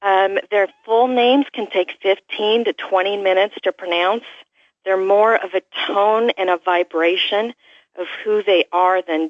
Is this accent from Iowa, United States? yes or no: yes; Iowa, United States; you're talking mid-60s, and I grew up in Iowa on a farm